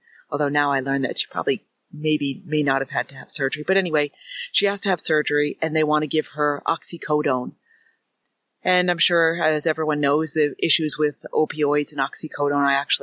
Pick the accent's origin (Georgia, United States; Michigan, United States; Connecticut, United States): Connecticut, United States; I'm from the USA. I live in the northeast part of the USA in an area called New England. I'm from Connecticut.